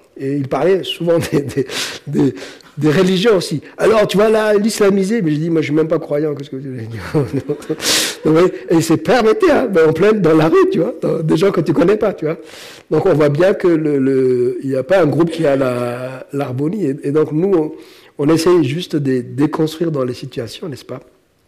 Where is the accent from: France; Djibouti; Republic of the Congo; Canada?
Djibouti; mais moi je viens de Djibouti, je suis très content d'être ici